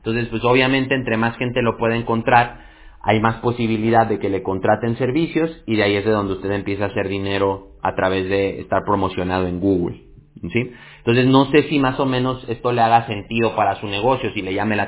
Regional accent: Mexico; como decimos en México, de donde yo soy

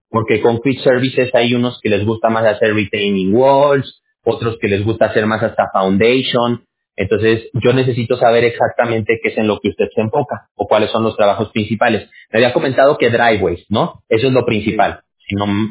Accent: Mexico; yo soy mexicano.

